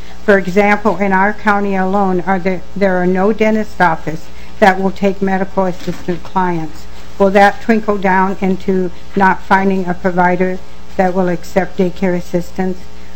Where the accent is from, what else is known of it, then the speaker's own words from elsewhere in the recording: Carlton, Minnesota, United States; I'm from Carlton, Minnesota, a daycare provider there.